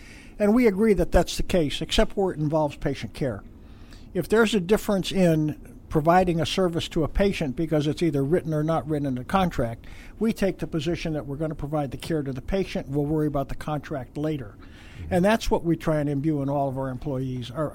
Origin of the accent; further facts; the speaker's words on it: Chicago, Illinois, United States; Originally, I grew up in Chicago.